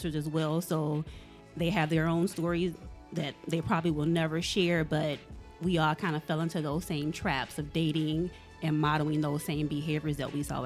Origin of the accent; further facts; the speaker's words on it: Benton Harbor, Michigan, United States; now in Grand Rapids, United States; I'm originally from Benton Harbor, moved to Grand Rapids back in 2019, so I haven't been here too long.